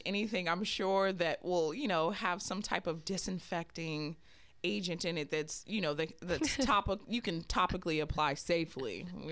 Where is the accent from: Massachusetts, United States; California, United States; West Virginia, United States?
California, United States; I went to school in New York. I'm from California